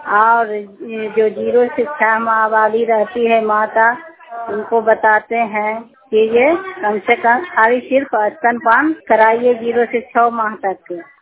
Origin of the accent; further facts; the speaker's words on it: Sherpur, India; और मैं शेरपुर गांव की रहने वाली हूँ। इटासंग पंचायत मेरा नाम है, इटासंग भदवा, और मेरा रहुल ब्लॉक है।